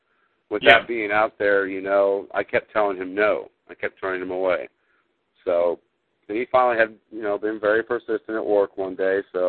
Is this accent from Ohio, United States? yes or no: no; Chicago, Illinois, United States; moved away as an adult; now in Kansas, United States; I'm not from Kansas. I'm from Chicago, Illinois. No.